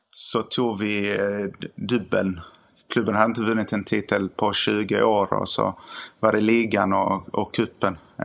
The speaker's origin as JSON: {"language": "Swedish", "country": "Sweden", "said": "Framförallt var det mycket erfarenhet som man tar med sig som svensk tränare."}